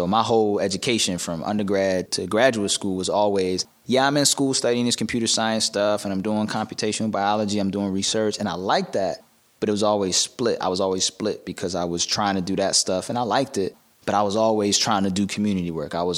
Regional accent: Pikesville, Maryland, United States; I grew up in Baltimore County, so I'm from an area called Pikesville. It's like right outside of West Baltimore.

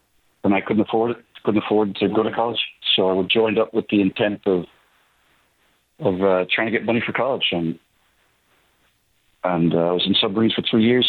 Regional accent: Los Angeles, California, United States; born there; also born or lived in Ireland; I was born in Griffith Park Hospital in Los Angeles.

